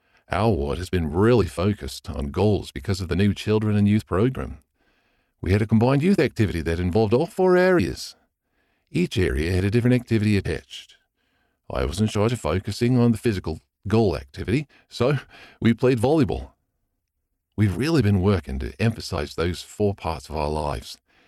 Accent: Melbourne, Victoria, Australia; I am 18, and I am from Glen Iris, a suburb in Melbourne, Australia.

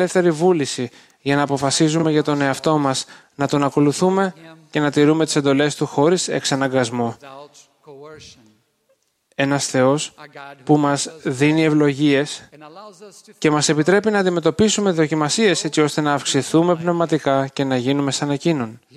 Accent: Brazil; αποφάσισα να πάω στην πατρίδα μου, τη Βραζιλία, για να βρω σύζυγο.

